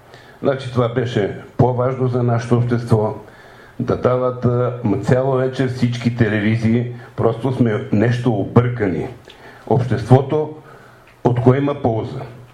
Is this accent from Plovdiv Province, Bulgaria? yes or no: no; Panagyurishte, Pazardzhik Province, Bulgaria; Аз съм от Панагюрище и искам да кажа няколко неща.